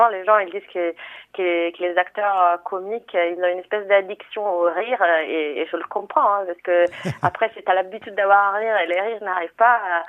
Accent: Italy; moved away as an adult; now in France; moi j'ai passé grande partie de ma vie en Italie, je suis née en Italie.

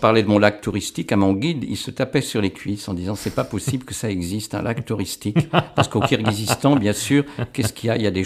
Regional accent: Annecy, Auvergne-Rhône-Alpes, France; born there; Je suis né à Annecy en 1951.

